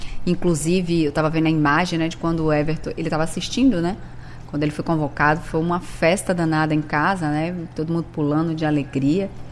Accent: Brazil; Sempre, eu sou brasileira, não desisto nunca, sou torcedora

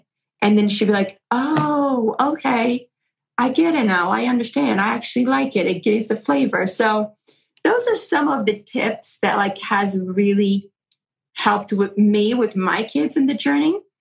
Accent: Brazil; growing up in Brazil, our plate is very colorful.

